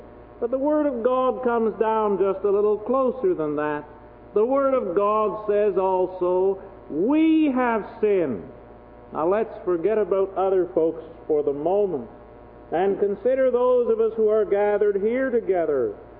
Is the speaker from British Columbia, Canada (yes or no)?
no; Smiths Falls, Ontario, Canada; Well, I said, that's not far from home. I'm from Smith Falls